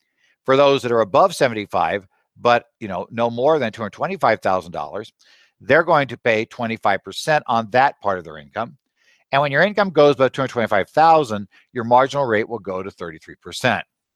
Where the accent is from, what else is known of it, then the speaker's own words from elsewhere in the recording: Arizona, United States; even after I said I'm from Arizona, well, that's okay.